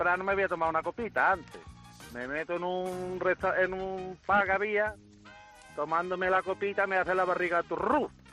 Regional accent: Lora del Río, Andalusia, Spain; Tengo que poner de antemano que Lora del Río, vamos, soy de Lora del Río, bueno, del Priorato.

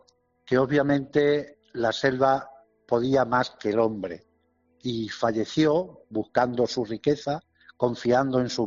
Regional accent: Extremadura, Spain; pero también para los que somos extremeños

